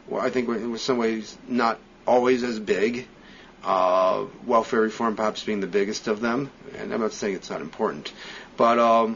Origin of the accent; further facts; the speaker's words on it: United States; as an American, I feel kind of privileged to be able to talk to people who were in the room